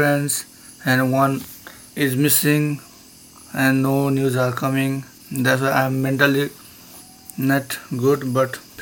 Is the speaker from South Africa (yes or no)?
no; Nepal; from Nepal.